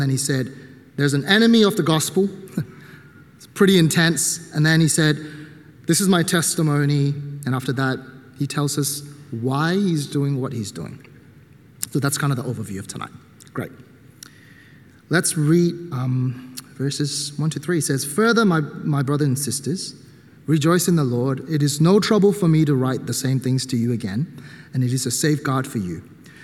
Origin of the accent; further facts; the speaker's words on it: Myanmar; So I'm from Burma, if you guys don't know that.